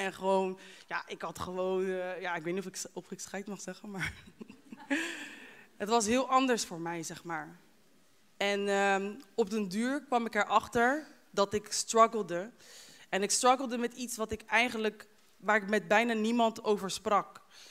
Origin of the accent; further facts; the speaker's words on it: Curaçao; het begint eigenlijk dat ik ben opgegroeid op Curaçao. Ik ben daar ook gedeeltelijk opgegroeid. En ik ben daar dus geboren en gedeeltelijk opgegroeid. En ik ben daar gewoon opgegroeid met mijn beide ouders en met mijn broer.